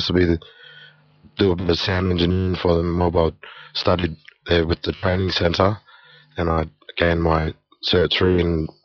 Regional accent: New South Wales, Australia; Yeah, well, Terriai. I'm from Terriai. Yeah.

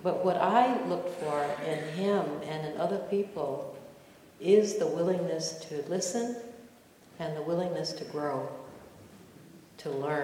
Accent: Eatonton, Georgia, United States; But I grew up in Eatonton, Georgia, actually not even in the town, way out in the beautiful, luckily beautiful countryside.

